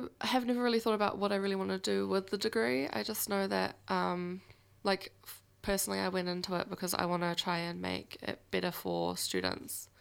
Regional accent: Dargaville, Northland, New Zealand; now in Auckland, New Zealand; No, I'm from Dargaville.

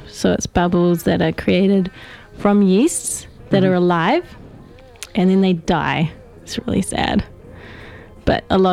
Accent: New Zealand; But as a Kiwi, that's really hard to admit

